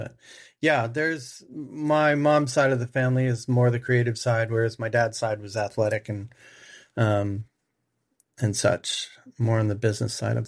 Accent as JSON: {"language": "English", "town": "Cedar Grove", "region": "New Jersey", "country": "United States", "tie": "born or raised there", "said": "I did grow up in Cedar Grove, there in Cedar Grove."}